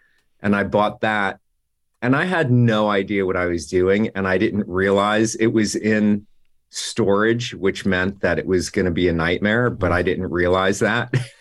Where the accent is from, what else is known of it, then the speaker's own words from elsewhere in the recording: New Jersey, United States; I grew up in Jersey, and I just knew that I wanted to go to New York and play in bands.